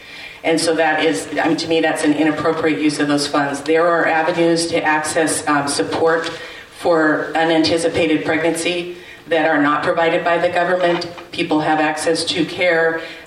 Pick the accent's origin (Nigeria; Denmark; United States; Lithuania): United States; Homer, Alaska; This part I know from growing up in Homer, Alaska.